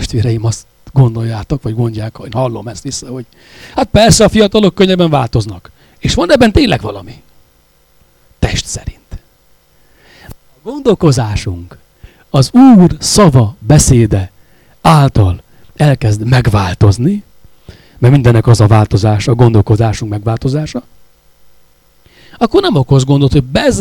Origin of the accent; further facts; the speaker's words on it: Nagyharsány, Baranya, Hungary; én vidéken nőttem fel, Nagyharsányban.